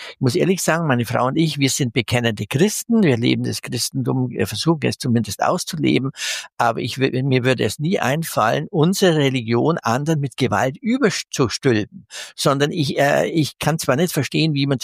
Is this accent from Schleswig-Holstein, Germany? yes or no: no; Hof, Bavaria, Germany; als Highlight für Hof in meiner Heimatstadt Hof installieren